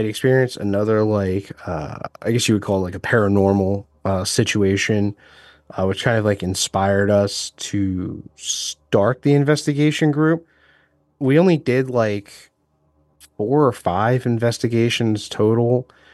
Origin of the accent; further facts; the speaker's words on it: Bethlehem, Pennsylvania, United States; It goes back to, like, Ben Franklin actually spent time in my hometown. So it's an old town.